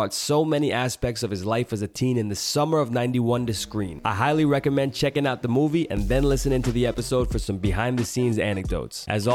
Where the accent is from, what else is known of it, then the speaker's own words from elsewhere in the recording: New York City, New York, United States; I grew up in New York and cutting ass on each other is just how we show love